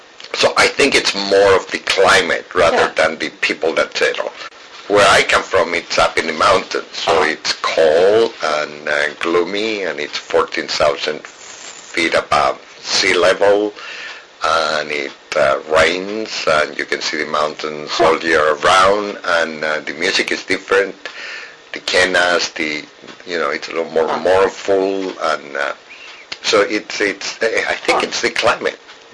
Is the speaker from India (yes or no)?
no; Bolivia; accent: Bolivian; English is a second language; Okay, I probably will describe my Bolivian accent, which is very similar to Peruvian accent and very similar to Ecuadorian accent